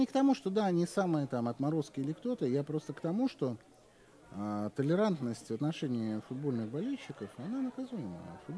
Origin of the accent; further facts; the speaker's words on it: Russia; Я говорю, ну вот я из России.